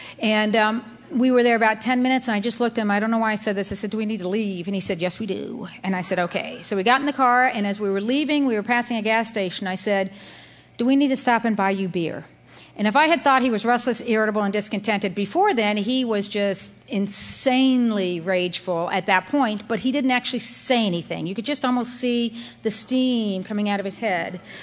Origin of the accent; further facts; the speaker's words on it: Wetumpka, Alabama, United States; And I'm from Wetumpka, Alabama, and a lot of the stuff I've learned about Al-Anon, I've learned through tapes and listened to CDs